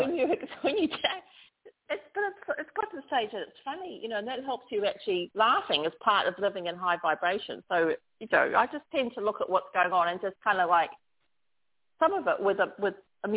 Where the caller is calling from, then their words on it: Bali, Indonesia; I'm calling in from Bali in Indonesia, and it's about 10 to 4 a.m. in the morning on Thursday.